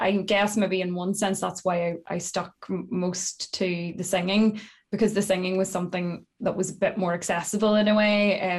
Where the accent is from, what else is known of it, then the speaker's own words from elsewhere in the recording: Pomeroy, Northern Ireland, United Kingdom; accent: a bit of a mix, a lot of Tyrone; now in Belfast, United Kingdom; There's definitely a lot of Tyrone in there, as you'd expect, being a Pomeroy native from the small village of Pomeroy.